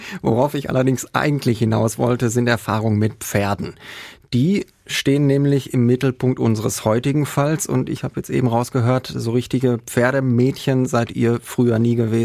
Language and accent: German; Herne, North Rhine-Westphalia, Germany; Ich bin aus Herne.